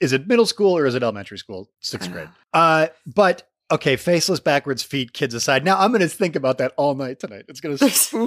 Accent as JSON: {"language": "English", "town": "Allen Park", "region": "Michigan", "country": "United States", "tie": "born or raised there", "also_born_or_lived": "Trenton", "said": "because I grew up in Allen Park, Michigan, and sixth grade was the beginning of junior high. But where I lived when I was a little kid was Trenton, Michigan"}